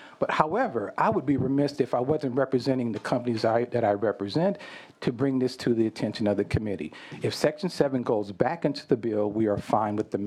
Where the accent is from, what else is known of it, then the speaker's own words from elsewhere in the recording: California, United States; I respect our institution as a Californian, and I respect the process.